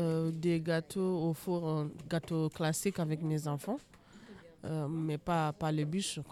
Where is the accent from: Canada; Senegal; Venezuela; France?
Senegal; Moi, je suis sénégalaise.